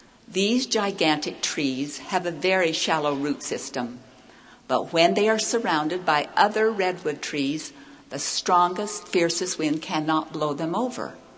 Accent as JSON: {"language": "English", "region": "Hawaii", "country": "United States", "tie": "born or raised there", "said": "I grew up in Hawaii. I loved to swim in the ocean, to catch waves, to body surf."}